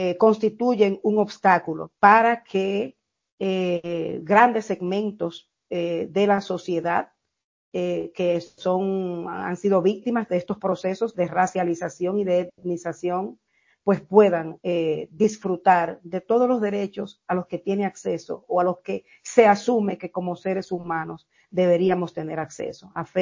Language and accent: Spanish; Dominican Republic; Y es con los haitianos donde en mi país se evidencia mucho más fuertemente este tema del racismo y de la discriminación, aunque se niegue, aunque se niegue.